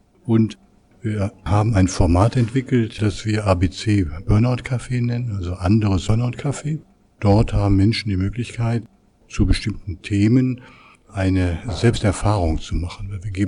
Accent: Neuss, North Rhine-Westphalia, Germany; ich komme aus dem Rheinland, aus Neuss in der Nähe von Düsseldorf.

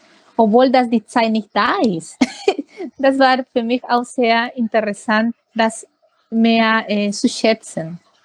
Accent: Peru; Das ist die nationale Tanz meiner Heimat, die heißt Marinera. Und mittlerweile tanze ich das professionell. Und ich habe mich auch gekümmert, mich so richtig zu organisieren, dass ich Tanzlehrer direkt aus Peru via Zoom hatte.

